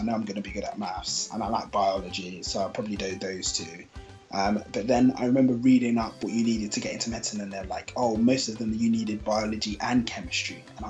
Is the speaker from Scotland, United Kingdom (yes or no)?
no; London, United Kingdom; I am 27 years old. I am from London originally, grew up in London, but I'm originally from Nigeria